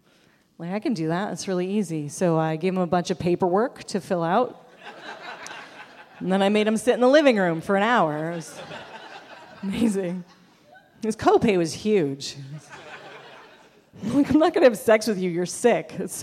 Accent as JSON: {"language": "English", "town": "Buffalo", "region": "New York", "country": "United States", "also_born_or_lived": "Van Nuys", "said": "I am from Buffalo, New York, but I spent about 4 years living down near Los Angeles in a town called Van Nuys."}